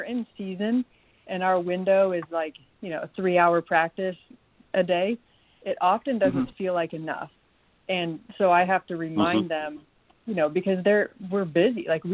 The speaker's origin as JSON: {"language": "English", "country": "Canada", "tie": "born or raised there", "said": "growing up in Canada"}